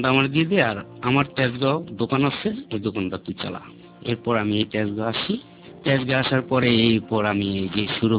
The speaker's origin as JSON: {"language": "Bangla", "town": "Dhaka", "region": "Dhaka Division", "country": "Bangladesh", "tie": "born or raised there", "said": "আমার জন্ম পুরান ঢাকা, ছোট থেকে বড় হয়েছি সেখানে। আমরা খুব নিম্ন শ্রেণীর মানুষ"}